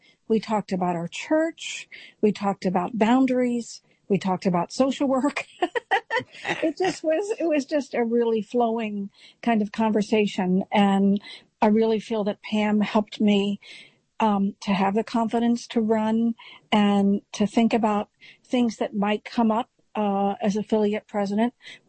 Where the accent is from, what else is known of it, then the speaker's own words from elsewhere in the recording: Worcester, Massachusetts, United States; Yes, I'm from Worcester, Massachusetts